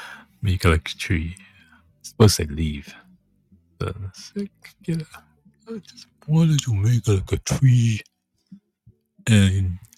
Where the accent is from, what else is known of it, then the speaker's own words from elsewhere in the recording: Taipei, Taiwan; also born or lived in New Jersey, United States; So Chris Rock lives in Jersey. Not my hometown. My hometown is Taiwan, Taipei. But my second childhood home.